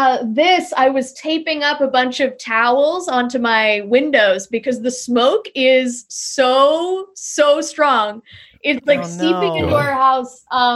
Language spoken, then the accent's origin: English; Pasadena, California, United States; Well, I grew up in Pasadena, California, so right outside LA, and I stayed here